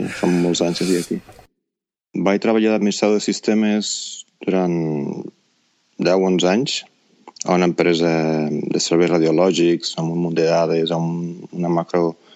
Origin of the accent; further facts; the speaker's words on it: Lleida, Catalonia, Spain; also born or lived in Barcelona; now in United States; Jo sóc original de Lleida, però vaig néixer a Lleida, però després vaig viure a Barcelona un munt de temps i després vaig vindre cap als Estats Units ja fa una pila d'anys.